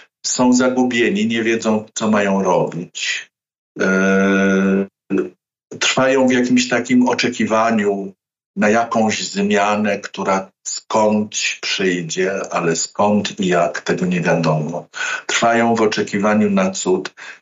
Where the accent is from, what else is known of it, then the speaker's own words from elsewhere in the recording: Russia; Polish is a second language; a w dodatku jestem Rosjaninem